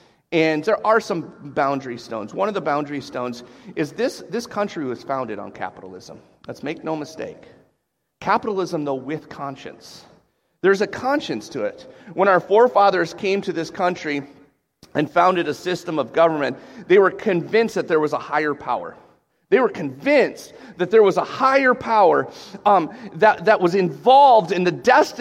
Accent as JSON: {"language": "English", "town": "Lake Linden", "region": "Michigan", "country": "United States", "tie": "born or raised there", "said": "I grew up in Lake Linden"}